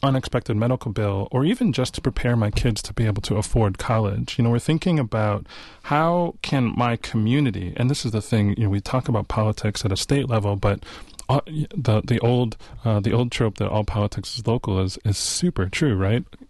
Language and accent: English; Madison, Wisconsin, United States; And I never got the feedback that people were uninterested in building relationship because I was from Madison.